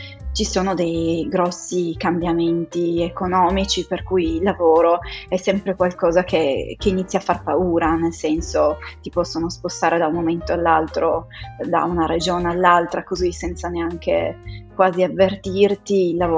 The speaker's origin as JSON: {"language": "Italian", "town": "Turin", "region": "Piedmont", "country": "Italy", "also_born_or_lived": "Rome", "said": "Io sono di Torino, in verità, ho abitato anche a Roma, ho girato un po' ovunque, però diciamo che le mie radici sono in questo piccolo paese delle Valli Lanzo, vicino a Torino."}